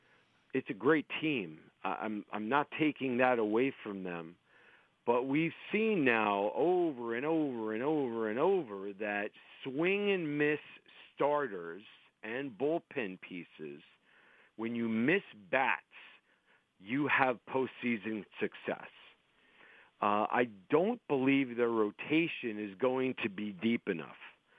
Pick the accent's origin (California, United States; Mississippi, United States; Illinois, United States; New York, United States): New York, United States; I grew up in New York, so I have the background with the Mets and the Yankees. I grew up a diehard Mets fan.